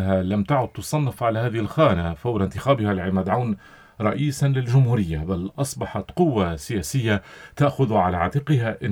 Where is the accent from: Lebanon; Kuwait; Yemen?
Lebanon